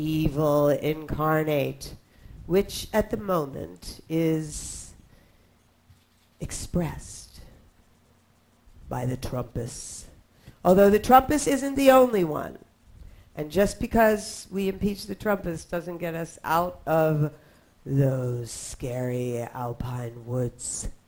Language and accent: English; Philadelphia, Pennsylvania, United States; I'm from Philly.